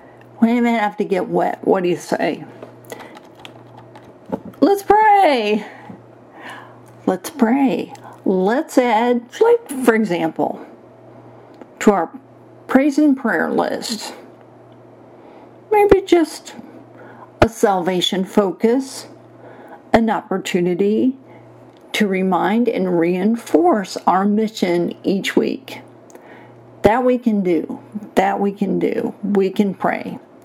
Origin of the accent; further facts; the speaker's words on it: Cleveland, Ohio, United States; Here's a fab photo of the revival in Cleveland, my hometown.